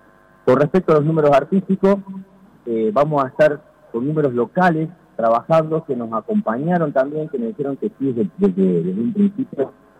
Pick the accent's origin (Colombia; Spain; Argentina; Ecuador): Argentina; Morteros, Córdoba; nosotros somos de Morteros